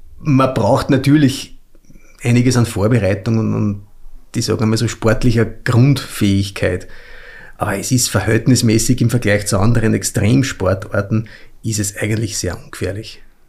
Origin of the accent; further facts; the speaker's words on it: Austria; als Österreicher